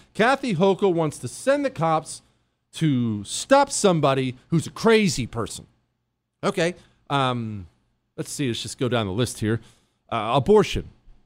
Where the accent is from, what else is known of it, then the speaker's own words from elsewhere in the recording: Ohio, United States; When I drive through the Rust Belt, you know, I grew up in Ohio